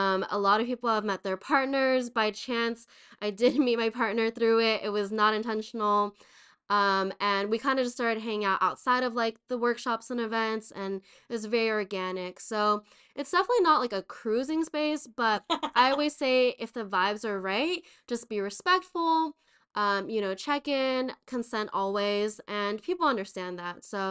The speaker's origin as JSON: {"language": "English", "region": "California", "country": "United States", "said": "So I'm originally from the Inland Empire. So for those of who don't know, that's east of LA. But I kind of just tell people LA because it's easy."}